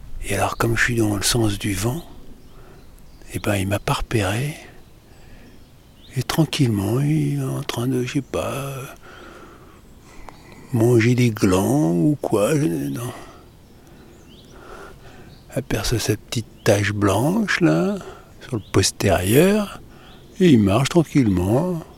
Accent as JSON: {"language": "French", "town": "Saint-Germain-en-Laye", "region": "Île-de-France", "country": "France", "tie": "born or raised there", "said": "moi, j'ai été élevé à Saint-Germain-en-Laye, donc le Paris Saint-Germain, c'est mon enfance, quoi."}